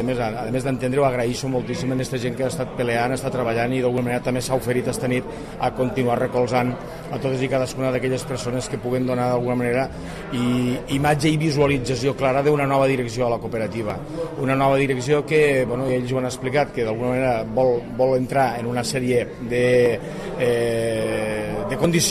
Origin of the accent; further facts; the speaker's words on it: L'Aldea, Catalonia, Spain; com a representant dic de l'Aldea